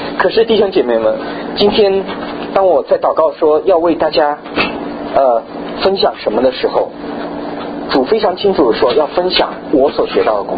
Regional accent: China; 在我们中国人的文化里面，我们是很忌讳谈到死亡这件事的

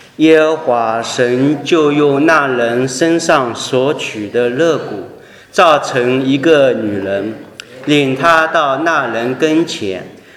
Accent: China; moved away as an adult; now in United States; 我在想，我那时候以前我没有来到美国以前，我是大陆来的啊。

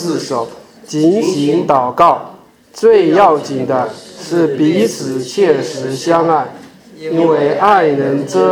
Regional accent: China

